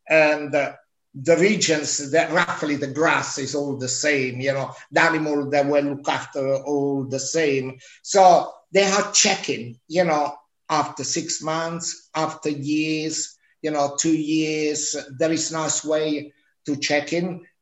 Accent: Italy; English is a second language; I've grown up because this is an old cheese, which it comes really away from Italy, from my hometown. But in my hometown, when I was a little boy, they still used to use the cheese

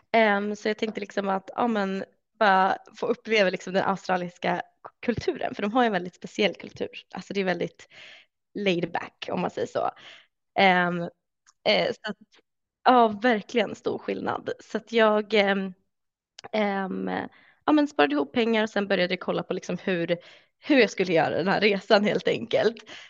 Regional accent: Uppsala, Uppsala County, Sweden; jag är ju 26 år gammal, kanske man vill veta. Och jag växte upp i Uppsala, eller lite utanför Uppsala, ute på landet, med min familj.

